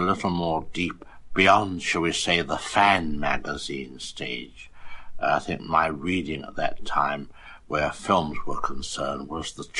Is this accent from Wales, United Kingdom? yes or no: no; London, United Kingdom; You know, I'm a Londoner, and I was quite a devotee of the theatre at a very early age